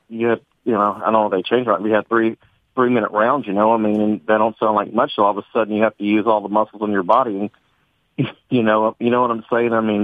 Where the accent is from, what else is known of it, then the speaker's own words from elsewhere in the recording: Baton Rouge, Louisiana, United States; You know, I grew up in Baton Rouge, and, you know, several of the schools there had it